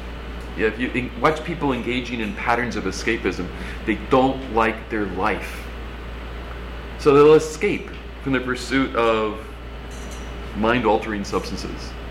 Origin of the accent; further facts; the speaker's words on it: Ireland; I'm Irish, so we have get Irish things